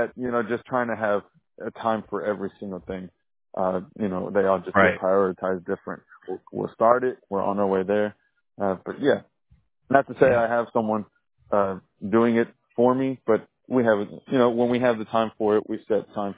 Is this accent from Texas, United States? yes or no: yes; Del Valle, Texas, United States; Because although I come from Del Valle